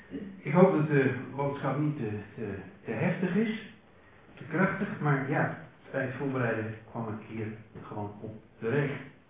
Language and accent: Dutch; Elst, Utrecht, Netherlands; Wij komen uit Elst in het midden van het land, in de buurt van Veenendaal, Driebergen, Doorn, ik weet die ook misschien wel. … we hebben vijf zonen